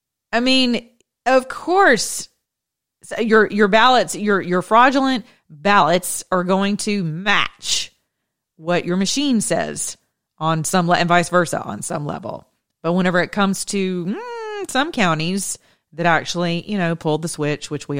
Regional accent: United States; because we have this idea that we're American and I love my nation.

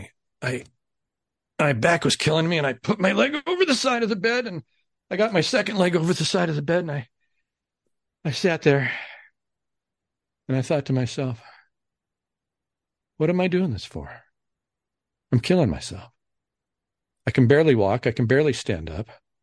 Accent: Ohio, United States; he grew up in Cleveland. I grew up just outside of Cleveland, a couple minutes.

